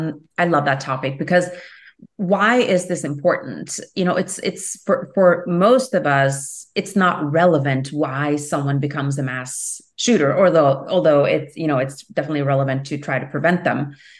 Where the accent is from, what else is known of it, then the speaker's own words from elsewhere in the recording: Norway; I am Norwegian. I am originally from Norway and now I live here.